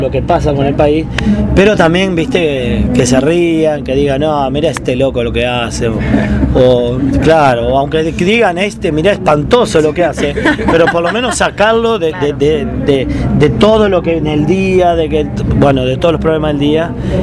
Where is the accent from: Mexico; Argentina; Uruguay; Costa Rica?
Uruguay; San José; Yo vengo de un pueblo de Uruguay que se llama San José